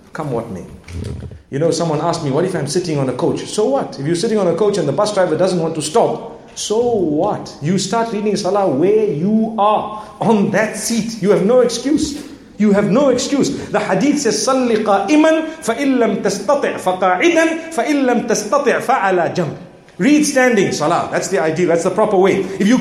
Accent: Zimbabwe; I come from Zimbabwe where, subhanAllah, the farming is quite a big thing.

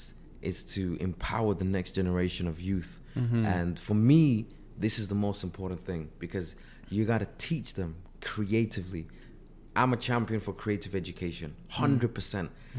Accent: Sudan; now in United Kingdom; I'm from Sudan.

